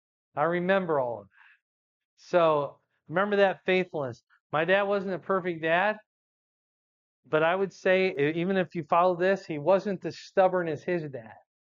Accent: Fort Dodge, Iowa, United States; We'd already moved to Cedar Rapids by then. I grew up in Fort Dodge.

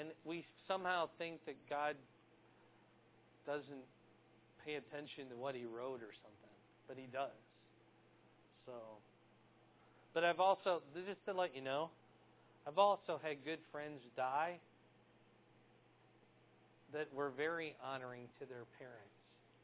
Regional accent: Fort Dodge, Iowa, United States; I grew up in Fort Dodge, the church there, and they attended church.

